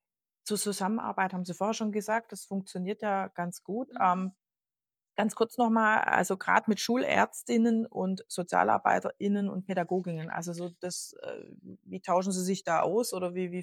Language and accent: German; Germany; Bei uns ist es natürlich auch, ich komme ja aus Deutschland